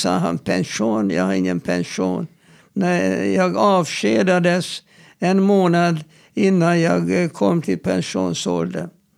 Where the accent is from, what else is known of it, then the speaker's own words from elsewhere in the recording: Hungary; samhällen som jag kom ifrån, Ungern, där man har pensionerat folk, män vid 60 och kvinnor 55 års ålder